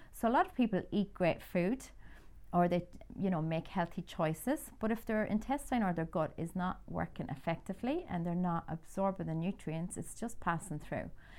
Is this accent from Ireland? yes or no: yes; Ireland; I'm Irish, as you can tell from my accent.